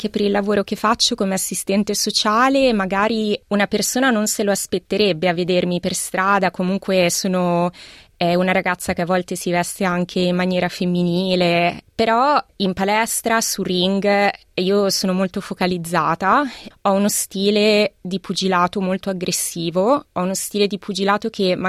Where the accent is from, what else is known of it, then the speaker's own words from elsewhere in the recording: Modena, Emilia-Romagna, Italy; moved away as an adult; now in Milan, Italy; Allora, io sono originaria di Modena, sono nata e cresciuta a Modena, mi sono spostata a Milano per studiare scienze politiche ai tempi dell'università quando avevo 18 anni